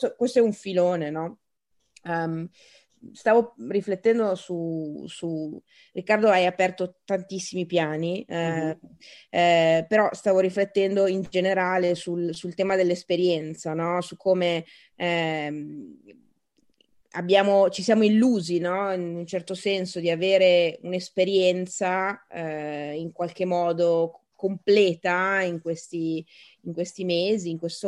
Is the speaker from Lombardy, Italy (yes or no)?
yes; Milan, Lombardy, Italy; Noi che come dire, siamo milanesi, come di quelli incastonati proprio nel naviglio